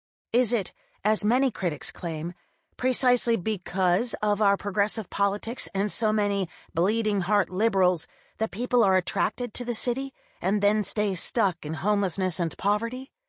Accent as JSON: {"language": "English", "town": "Richmond", "region": "Virginia", "country": "United States", "said": "I am a Southerner from the capital of the Confederacy, Richmond, Virginia."}